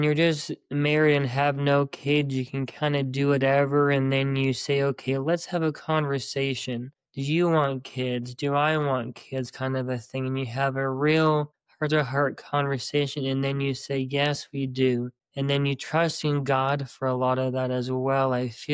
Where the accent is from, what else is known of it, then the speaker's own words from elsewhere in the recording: Canada; also born or lived in Ohio; now in North Carolina, United States; we lived in Canada for about 9 years. So I was raised in Canada for the majority of my childhood. And then we moved to Ohio for 5 years. And then now we're in North Carolina for about 18 plus years